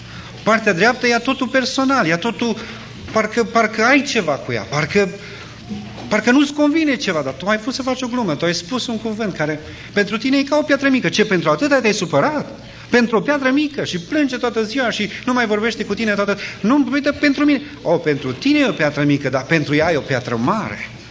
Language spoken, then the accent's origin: Romanian; Hida, Sălaj County, Romania; arunci cum suntem noi din Hida